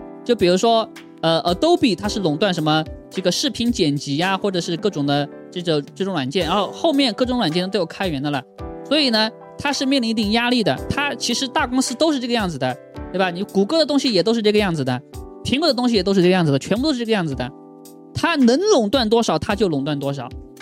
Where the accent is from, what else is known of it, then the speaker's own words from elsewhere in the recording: Taiwan; 按照我们台湾的法律来讲呢